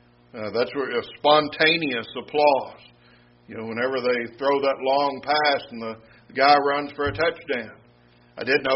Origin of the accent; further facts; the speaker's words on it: Cisco, Texas, United States; Thursday night, my hometown Cisco Lobos were playing here in Brownwood.